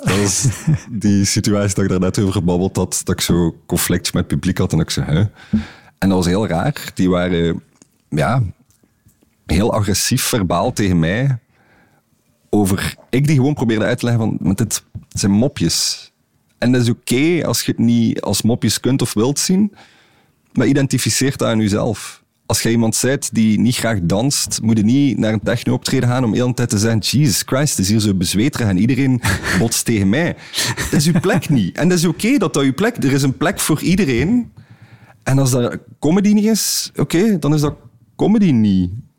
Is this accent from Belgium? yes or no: yes; Belgium; misschien moeten we als Belgen op een volksfeest niet een cocktail vernoemen